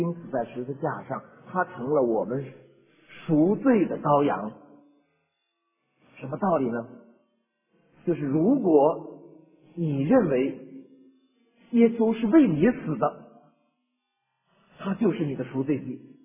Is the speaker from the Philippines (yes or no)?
no; China; 我们中国人是天啊，向老天爷